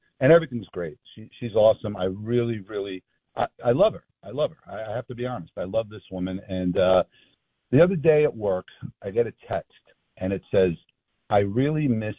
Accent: East Coast, United States; and I ignored them because I grew up on the East Coast.

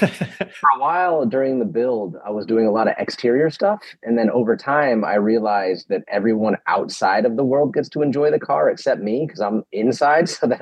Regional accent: Chatsworth, California, United States; I grew up in Chatsworth, in the valley.

